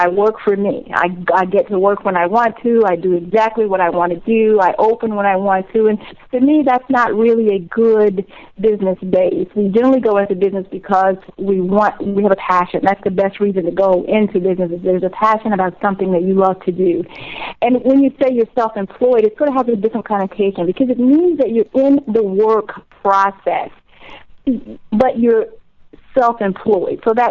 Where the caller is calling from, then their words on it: Atlanta, Georgia, United States; Atlanta, Georgia.